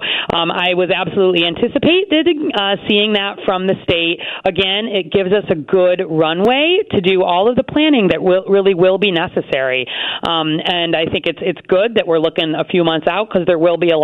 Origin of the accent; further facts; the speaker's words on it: Chicago, Illinois, United States; I have. I'm a Chicagoan. I don't think you can call yourself a Chicagoan if you haven't tried it at least once.